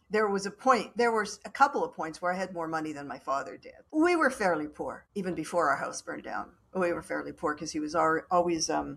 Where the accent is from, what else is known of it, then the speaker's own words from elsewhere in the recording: Canada; And I'm lucky that I'm Canadian